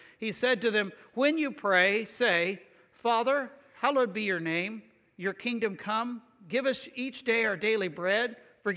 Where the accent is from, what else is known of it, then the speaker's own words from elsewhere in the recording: United States; Now, friend, I'm an American just like the rest of you. I'm used to being in a nation in which we worked hard.